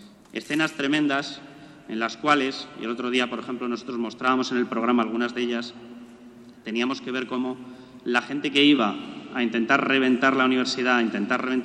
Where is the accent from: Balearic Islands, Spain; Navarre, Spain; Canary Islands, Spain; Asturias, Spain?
Asturias, Spain; Gijón; born there; nací en Gijón y estoy apadrinado en Pamplona